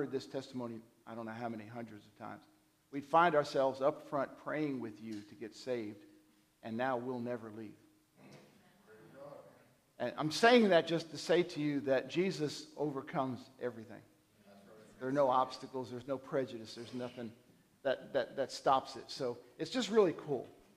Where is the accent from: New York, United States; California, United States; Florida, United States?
New York, United States; accent: New York; We all have an accent. I think Todd said I've still got a little bit of a New York one in there somewhere. It's there. You know, it's hidden a little bit, but it's there.